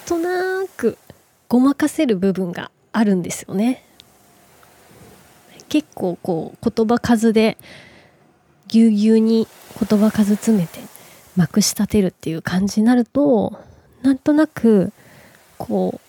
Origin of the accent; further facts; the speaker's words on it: Kansai, Japan; 私は関西出身なので